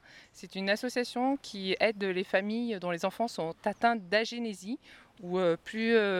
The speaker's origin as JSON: {"language": "French", "town": "Grenoble", "region": "Auvergne-Rhône-Alpes", "country": "France", "said": "On est de Grenoble."}